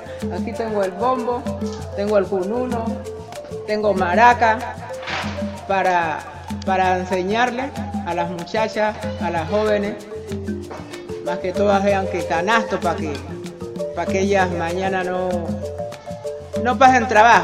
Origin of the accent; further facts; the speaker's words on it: Francisco Pizarro, Nariño, Colombia; soy de Francisco Pizarro Salaonda, tengo 73 años